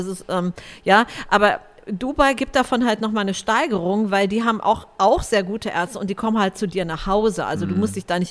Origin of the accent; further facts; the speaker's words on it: Frankfurt, Hesse, Germany; ich bin in Frankfurt aufgewachsen